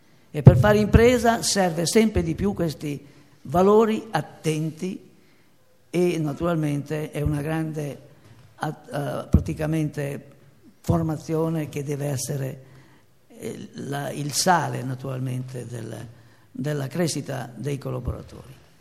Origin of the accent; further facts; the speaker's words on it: Carpi, Emilia-Romagna, Italy; io sono Emiliano, vengo da Carpi